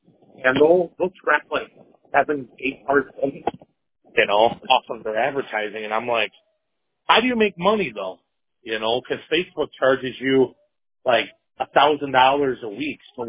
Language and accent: English; Tehachapi, California, United States; now in Michigan, United States; I'm originally from Tehachapi, California.